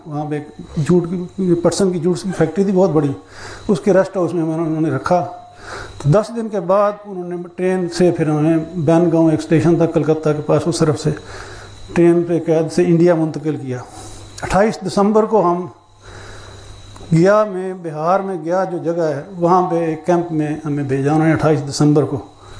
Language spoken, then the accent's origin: Urdu; Lahore, Punjab, Pakistan; وہاں پہ ہم لاہور کے رہنے والے تھے, لاہور میں رہے فیملی